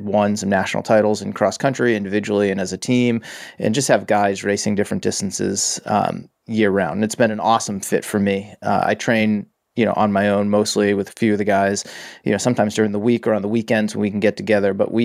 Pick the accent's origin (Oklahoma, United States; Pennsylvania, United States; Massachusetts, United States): Massachusetts, United States; So I'm from Massachusetts, where I grew up. I ran collegiately in New England.